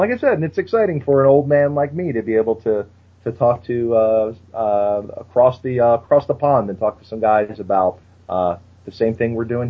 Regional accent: Philadelphia, Pennsylvania, United States; growing up in the Italian neighborhood where I did, in Philadelphia, no one could say three-syllable words, really.

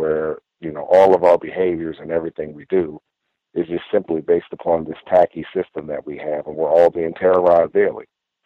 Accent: New York City, New York, United States; a lot of black males that I know growing up in New York City and just in a lot of different urban areas

